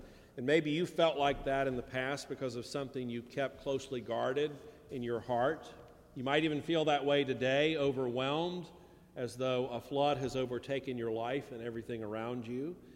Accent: North Carolina, United States; And of course, there's major damage in my home state of North Carolina, too.

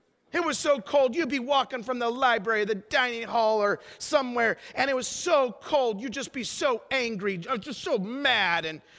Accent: Idaho, United States; I grew up in Idaho. We don't have football teams out there.

